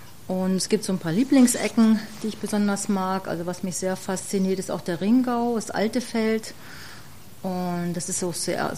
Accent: Nienburg, Lower Saxony, Germany; moved away as an adult; Ich komme aus Niedersachsen, habe dort auch in einer Kleinstadt gelebt, in Nienburg an der Weser.

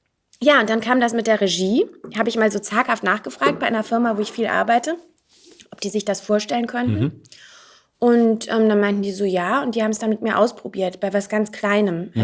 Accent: North Rhine-Westphalia, Germany; Aus der Nähe von Aachen.

